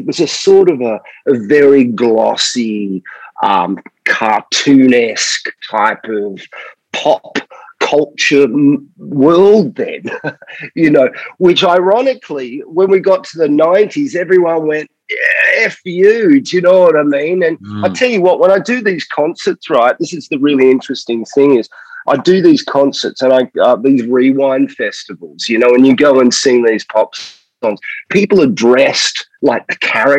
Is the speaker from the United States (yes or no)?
no; Australia; now in United Kingdom; I haven't lived there for a while. But Australia